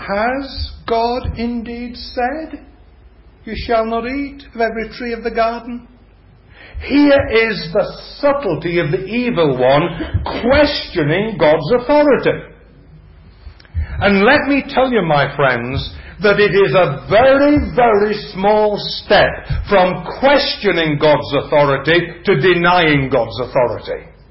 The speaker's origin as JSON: {"language": "English", "region": "Yorkshire and the Humber", "country": "United Kingdom", "said": "Now, you know by now that I come from Yorkshire."}